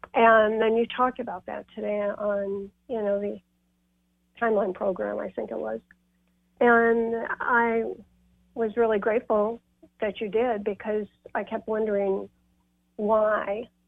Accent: New York, United States; I'm originally from New York, so maybe that helped.

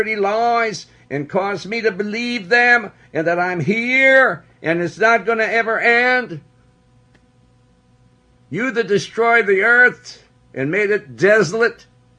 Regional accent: United States; All right, I'm an American. I believe in pounds, ounces, miles instead of meters.

